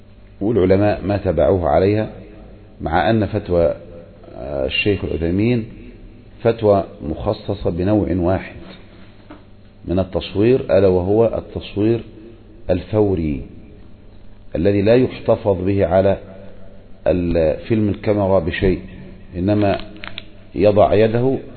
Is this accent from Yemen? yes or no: no; Egypt; وعندنا في مصر